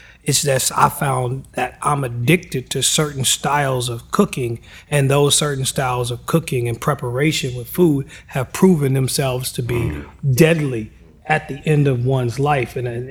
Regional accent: Hot Springs, Arkansas, United States; And I'm from the South, small rural South, right? So the real South, Hot Springs, Arkansas.

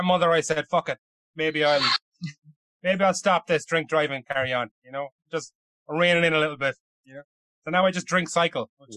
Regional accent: Ireland; Now, I'm Irish, I don't want to offend anybody, and I don't really have an opinion

